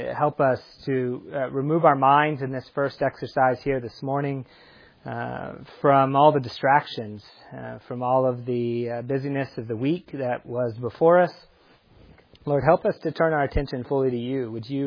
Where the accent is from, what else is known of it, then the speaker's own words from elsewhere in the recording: Temple, Texas, United States; I'm from Temple, Texas.